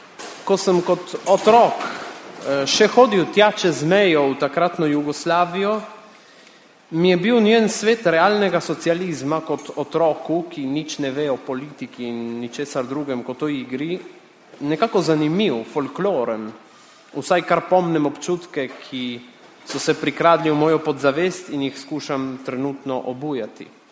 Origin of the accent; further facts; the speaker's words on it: Italy; No, Italijan nisem, živim v Italiji, imam italijansko državljanstvo, vendar se počutim Slovenca.